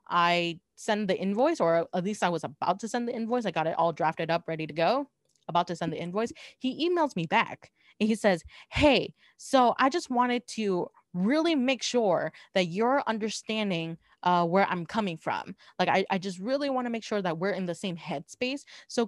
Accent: Southern United States, United States; And I was like, yeah, I'm from the South. I know.

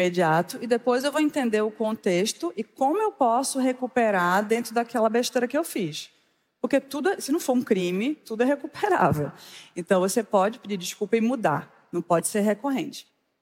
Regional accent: Northeast Region, Brazil; Eu sou mulher e sou nordestina.

